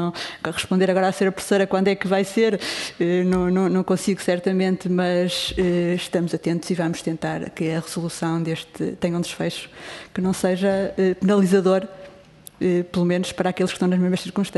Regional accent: Ponte da Barca, Viana do Castelo, Portugal; são quase todos meus conterrâneos, vizinhos, de Arcos de Valdeverde, de Vila Verde, eu sou de Ponta Barca, portanto, somos todos ali, quase todos do Alto Minho.

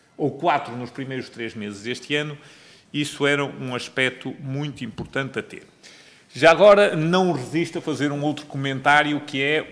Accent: Santa Maria da Feira, Aveiro, Portugal; eu sou de Santa Maria da Feira, não resisto a dizer isto

